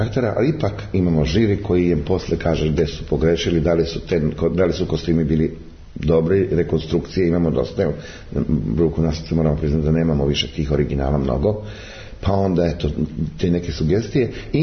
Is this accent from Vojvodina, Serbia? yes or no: yes; Vojvodina, Serbia; jer ja kao Vojvođanin ovde iz Bačke